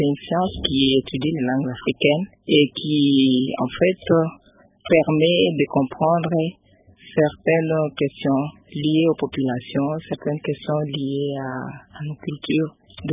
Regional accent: Bukavu, South Kivu, DR Congo; j'ai fait mes études primaires et secondaires à Bukavu.

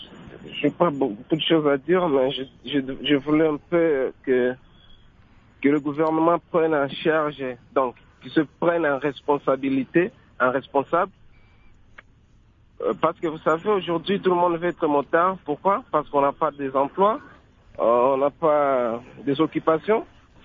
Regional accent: Goma, North Kivu, DR Congo; Même si chez nous à Goma, il y a des accidents.

